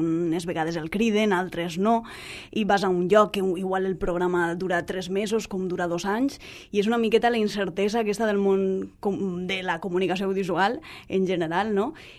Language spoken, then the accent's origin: Catalan; Gandia, Valencian Community, Spain; born there; naixement també, 3 del 9 del 88, aquestes coses no solen dir les dones, eh? Un respecte, per favor. Vaig néixer a Gandia